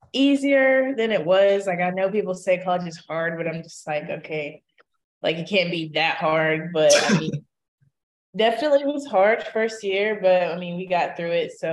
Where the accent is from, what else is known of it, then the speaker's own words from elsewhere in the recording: Kentucky, United States; it's great to play for my home state and be in the community and like be able to give back.